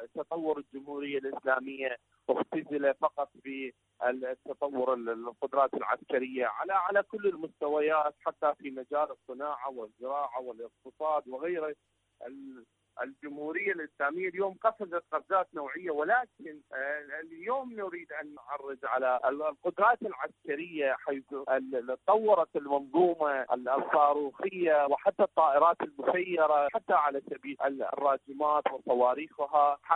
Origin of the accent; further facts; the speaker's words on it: Iraq; من العراق